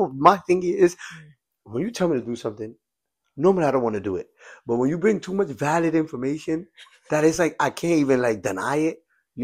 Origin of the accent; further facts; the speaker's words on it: Gambia; moved away; Since I came from Gambia